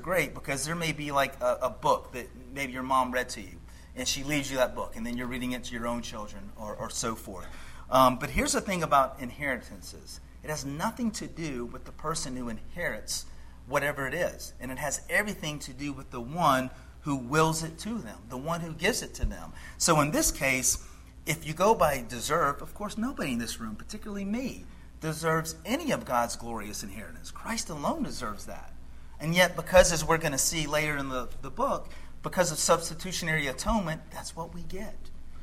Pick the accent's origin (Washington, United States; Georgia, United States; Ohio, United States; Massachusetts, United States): Georgia, United States; As a boy growing up in Georgia, probably like a lot of children, I love magicians.